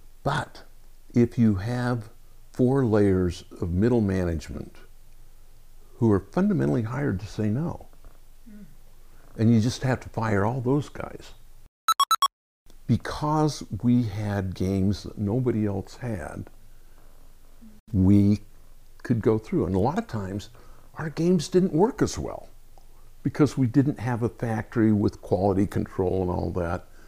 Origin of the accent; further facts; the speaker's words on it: Utah, United States; I was born and raised in Utah